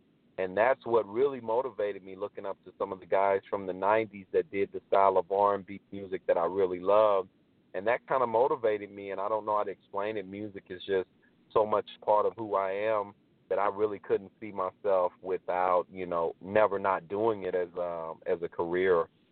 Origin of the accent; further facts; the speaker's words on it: Lufkin, Texas, United States; also born or lived in Santa Clarita; I'm originally from East Texas, Lufkin, Texas. I've been in Los Angeles, California area, actually Santa Clarita, which is like the suburbs of Los Angeles, for the past 21 years, and recently came back to my hometown area now here in the East Texas area.